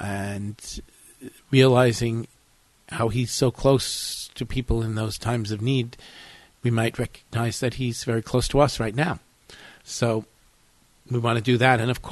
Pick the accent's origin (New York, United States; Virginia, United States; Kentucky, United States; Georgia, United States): New York, United States; Long Island; growing up on Long Island, sometimes you look outside and say, what hurricane